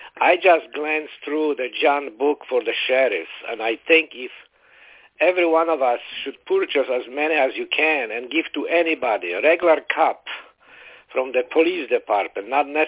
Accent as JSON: {"language": "English", "region": "Florida", "country": "United States", "said": "from Florida."}